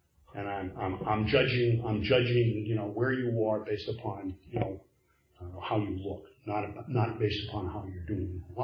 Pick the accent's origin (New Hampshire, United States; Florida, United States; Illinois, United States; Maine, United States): Maine, United States; I'm from Maine, so that's kind of where the story starts. I'm from rural Maine. My dad was a college professor, and I grew up out in the country